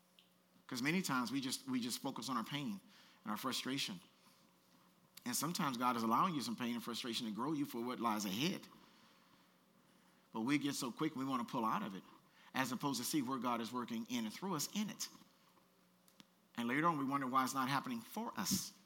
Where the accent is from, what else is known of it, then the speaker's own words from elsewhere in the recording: Compton, California, United States; Now, when I was growing up in Compton, there was about 3 or 4 boys that ain't like me